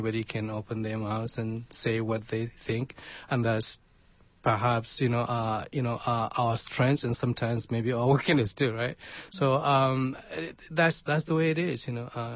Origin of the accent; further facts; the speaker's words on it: Northern Nigeria, Nigeria; now in Canada; I'm from originally from Nigeria, northern Nigeria. I moved to London, I think it's 1985, and have been here ever since.